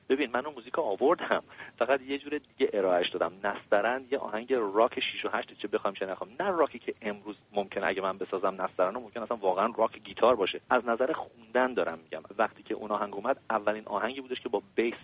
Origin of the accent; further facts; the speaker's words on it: Iran; من واقعا فکر میکنم به عنوان یک ایرانی و خواننده هنرمند ایرانی،